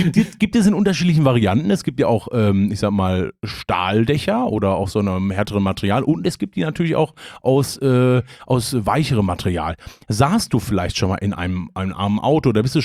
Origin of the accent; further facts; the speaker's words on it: Hagen, North Rhine-Westphalia, Germany; born there; Und ich komme ja aus Hagen gebürtig